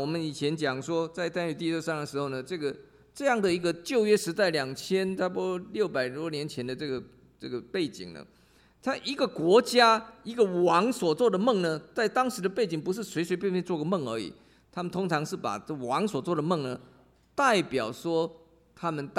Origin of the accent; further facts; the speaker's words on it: China; 还有一个是意思是我们中国人所讲的国泰民安的意思